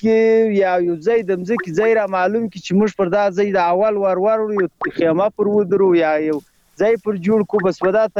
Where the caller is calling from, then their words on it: Pakistan; پاکستان څخه خبرې کوم